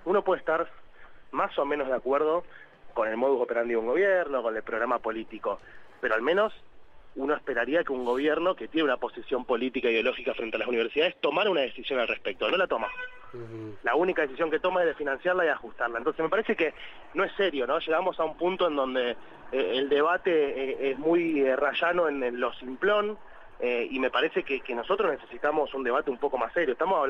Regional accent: Rosario, Santa Fe, Argentina; Mi papá es de Brasil, mi madre es de Rosario, de donde soy yo también.

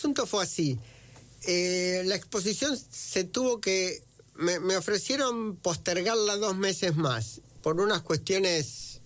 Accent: Gálvez, Santa Fe, Argentina; Y en mi pueblo de infancia, a la siesta, Gálvez, provincia de Santa Fe

